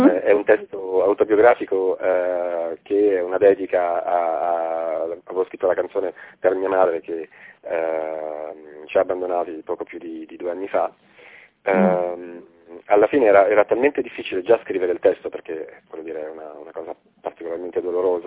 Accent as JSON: {"language": "Italian", "region": "Apulia", "country": "Italy", "said": "io vengo dalla Puglia, quindi so bene cosa sia la mixité, diciamo."}